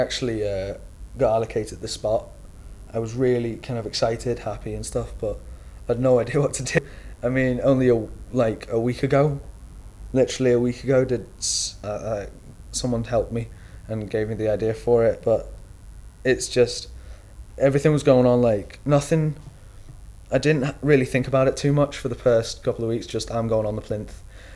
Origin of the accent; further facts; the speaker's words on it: Liverpool, North West England, United Kingdom; I'm 16 and I come from Liverpool.